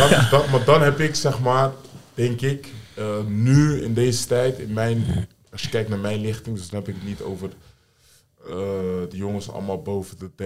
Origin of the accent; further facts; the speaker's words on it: Netherlands; born there; Ik ben natuurlijk van Nigeriaans komaf. Tenminste, mijn ouders. Ik ben hier dan wel geboren.